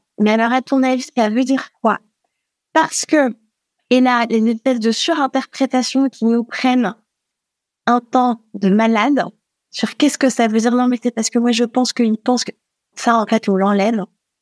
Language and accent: French; France; Et pourtant, on est français, les deux.